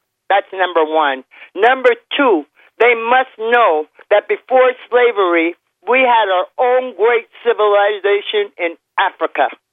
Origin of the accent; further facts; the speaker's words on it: Montreal, Quebec, Canada; You know, I come from Montreal. I lived in Montreal.